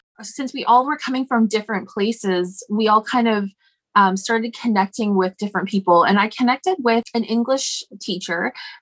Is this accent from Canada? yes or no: yes; Alberta, Canada; I'm not Stalo. I'm Blackfoot. I'm from Alberta, actually.